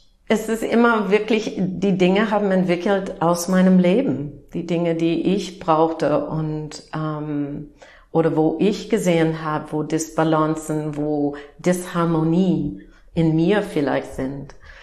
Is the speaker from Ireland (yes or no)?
no; Midwest, United States; German is a second language; ich bin Amerikanerin und bin aufgewachsen im Nord-Midwest von den Vereinigten Staaten und bin aufgewachsen in einer Familie, wo Glauben schon sehr wichtig war.